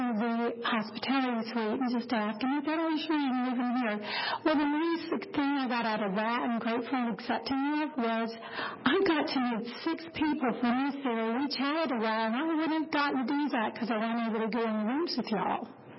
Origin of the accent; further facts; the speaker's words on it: Dallas, Texas, United States; And I'm from Dallas area. I don't live in Dallas. I'm 2 hours away from there, but I'm representing them.